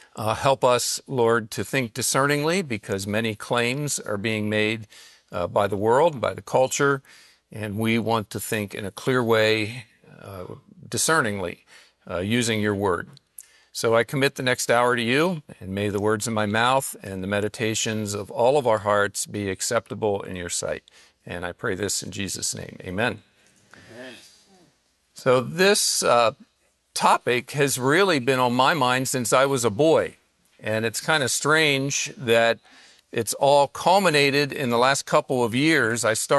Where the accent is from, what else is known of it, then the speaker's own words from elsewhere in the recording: Westminster, Maryland, United States; And then I grew up near Westminster, Maryland, near Gettysburg, and I developed an interest in the Civil War.